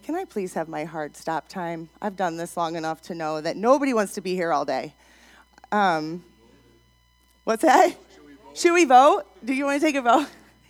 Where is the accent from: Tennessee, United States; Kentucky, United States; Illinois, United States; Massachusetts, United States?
Illinois, United States; Princeton; That's the house I grew up in on the left. My parents still live in the same house today. I grew up in Princeton, Illinois.